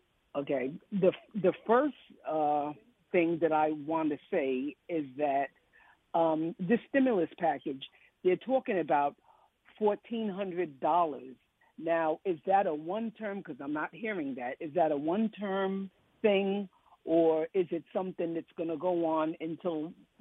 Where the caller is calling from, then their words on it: North Carolina, United States; I'm calling from North Carolina.